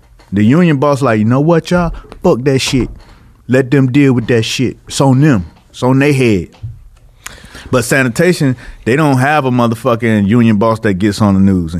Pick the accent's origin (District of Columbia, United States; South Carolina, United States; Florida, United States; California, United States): Florida, United States; Miami; Because I'm from Miami. And we had a strip, 15th Ave.